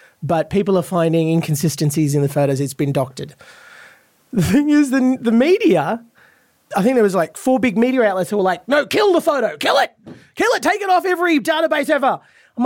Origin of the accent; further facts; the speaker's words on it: India; I do realize I am an Indian man back in the royal family.